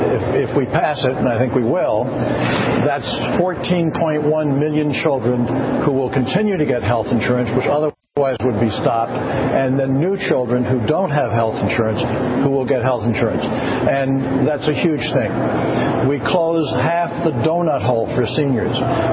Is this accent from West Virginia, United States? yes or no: yes; West Virginia, United States; Look, I come from West Virginia. I represent them.